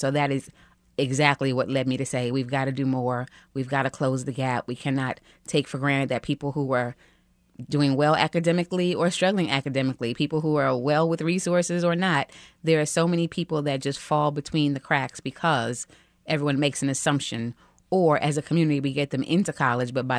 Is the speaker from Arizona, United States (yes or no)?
no; New York, United States; To be perfectly honest, I'm born and raised in New York